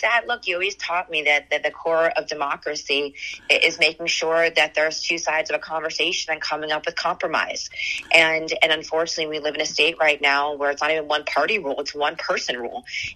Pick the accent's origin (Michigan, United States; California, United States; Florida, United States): Florida, United States; Miami; You know, I was born and raised in Miami, as were my parents. You know, I grew up in a Florida that doesn't look like this